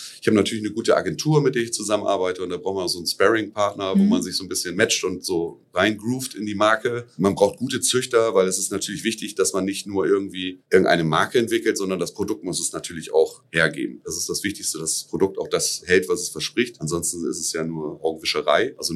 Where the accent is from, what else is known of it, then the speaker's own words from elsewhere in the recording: Lower Saxony, Germany; Also ich bin gebürtiger Ammerländer, bin dort geboren und da aufgewachsen.